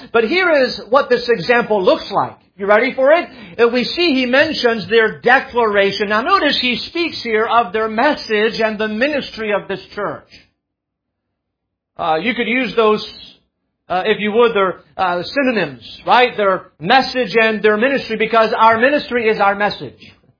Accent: France; But I remember when we grew up in France, my family, before I was married

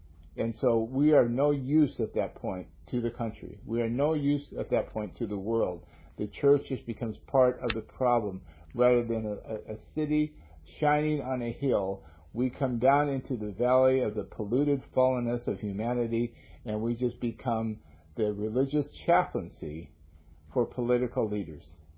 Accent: United States; Now, I'm not putting down being an American. I just said to you, I am happy to be an American.

